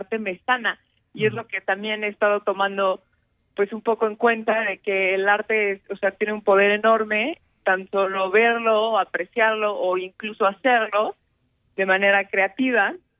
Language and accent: Spanish; Querétaro, Mexico; Bueno, yo soy una artista queretana.